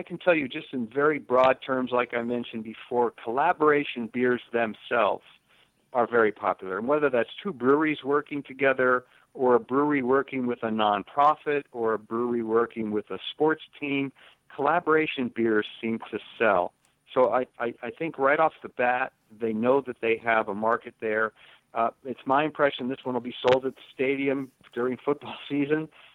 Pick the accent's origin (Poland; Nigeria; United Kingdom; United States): United States; Pennsylvania; I know I'm from Pennsylvania, and so I know if you put out a Penn State beer